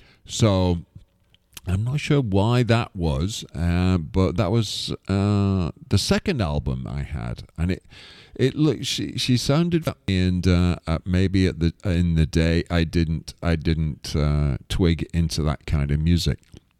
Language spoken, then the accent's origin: English; Garswood, North West England, United Kingdom; I grew up around Wigan